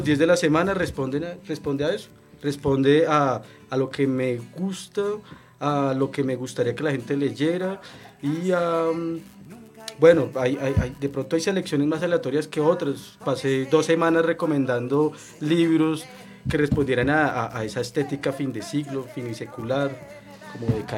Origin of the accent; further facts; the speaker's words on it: Bogotá, Colombia; Sí, yo soy de Bogotá.